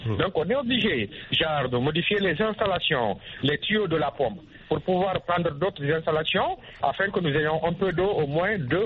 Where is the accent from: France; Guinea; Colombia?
Guinea; Conakry; à Conakry, chez moi en Guinée, il y a un manque cruel d'eau